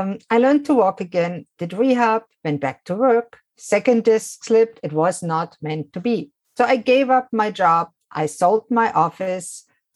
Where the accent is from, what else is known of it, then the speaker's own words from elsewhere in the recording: Germany; I was born in Germany and raised by a very nice middle-class scientist family.